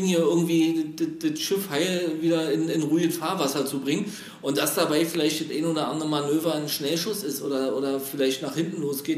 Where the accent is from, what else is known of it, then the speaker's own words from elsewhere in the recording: Berlin, Germany; wir jetzt gerade im Moment wieder als Berliner zum Beispiel nicht nach Mecklenburg-Vorpommern reisen können